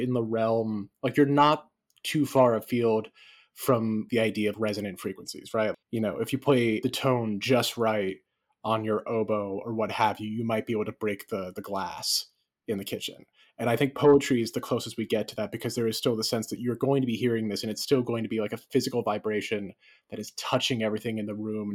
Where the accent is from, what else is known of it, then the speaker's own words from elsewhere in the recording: Maine, United States; just because I grew up in Maine and all his books are in Maine.